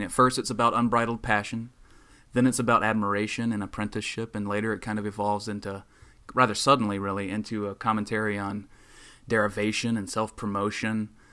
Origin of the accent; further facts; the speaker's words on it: the South, United States; You know, I've said it before, as a Southerner, there's something about the film that just rings as fake.